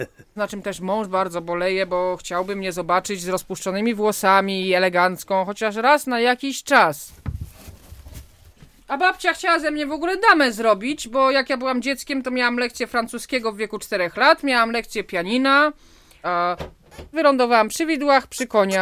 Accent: Warsaw, Masovian Voivodeship, Poland; born there; Ja urodziłam się już w Warszawie oczywiście.

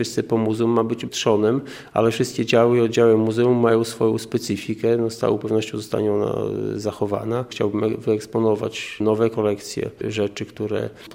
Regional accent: Białystok, Podlaskie Voivodeship, Poland; Jestem stąd.

